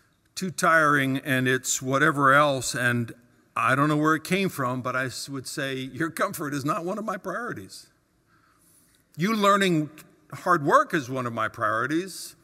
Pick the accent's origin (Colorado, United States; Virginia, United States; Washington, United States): Virginia, United States; remember as a little boy trying to survive in the waves coming up on the beach on the eastern seaboard. I grew up in Virginia.